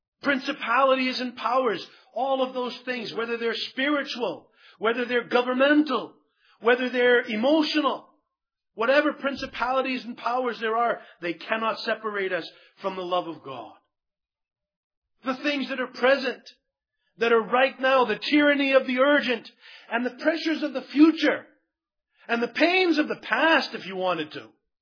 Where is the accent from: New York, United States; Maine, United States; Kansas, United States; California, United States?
Maine, United States; I grew up in Maine, where almost all of the people that I knew I had grandparents who spoke French.